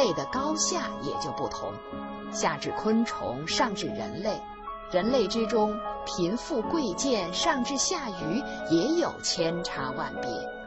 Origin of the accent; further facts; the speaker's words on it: China; 我们中国人最熟悉的